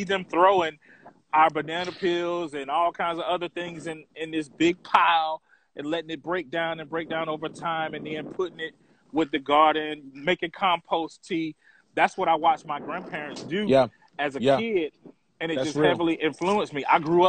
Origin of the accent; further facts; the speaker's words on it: Georgia, United States; And because I'm originally from Georgia.